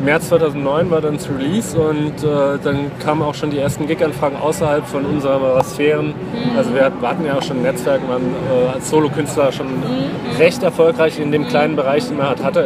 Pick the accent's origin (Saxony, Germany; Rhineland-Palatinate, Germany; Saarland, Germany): Saarland, Germany; now in Berlin, Germany; Und ich komme eigentlich aus dem Saarland, also ich bin 2003 rübergezogen.